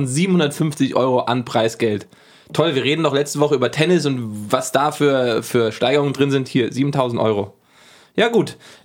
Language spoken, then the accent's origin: German; Giessen, Hesse, Germany; Jokus hieß mal ein Club bei uns in Gießen.